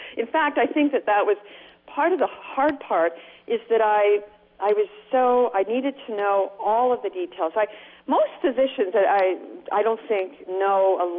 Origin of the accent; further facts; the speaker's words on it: British Columbia, Canada; now in United States; Yeah, we're from Canada. We came here because we wanted to live by the ocean. And in British Columbia, there's really no ocean.